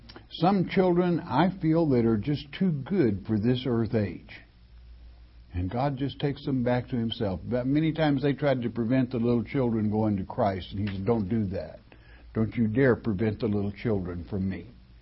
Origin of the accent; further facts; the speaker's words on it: Arkansas, United States; That's just like I live in the land of Arkansas. I'm an Arkansan. But I'm truly an Irishman.